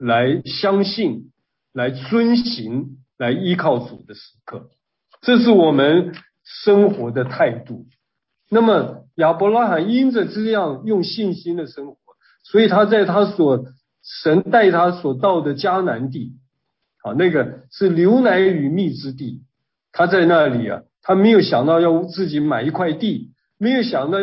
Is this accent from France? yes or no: no; China; now in United States; 所以我说我们中国人才会在美国开这么多中餐馆